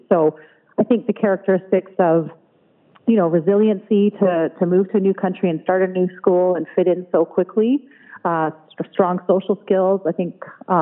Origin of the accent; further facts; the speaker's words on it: Burnaby, British Columbia, Canada; that's near and dear to my heart growing up in Burnaby and remembering when he ran.